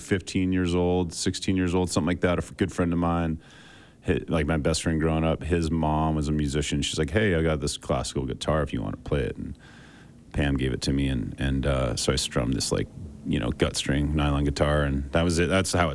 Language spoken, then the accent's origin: English; Park City, Utah, United States; I grew up here in Park City and, came up through the ranks here